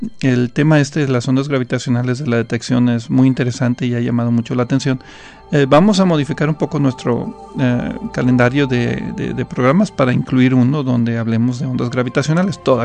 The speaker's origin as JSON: {"language": "Spanish", "country": "Mexico", "said": "Siendo astrónomo mexicano, he estado bastante aislado de toda la historia de la astronomía en México. Casi toda mi educación astronómica fue en el extranjero. Y entonces, estando aquí en el norte de México"}